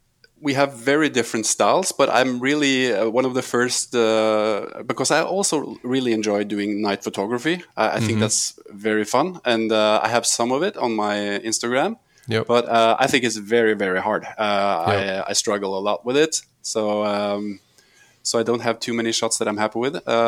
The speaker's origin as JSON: {"language": "English", "region": "Oslo", "country": "Norway", "tie": "born or raised there", "said": "So I had to focus on my hometown, Oslo."}